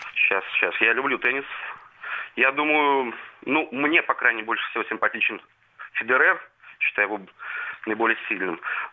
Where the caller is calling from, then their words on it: Saint Petersburg, Russia; Я из Санкт-Петербурга.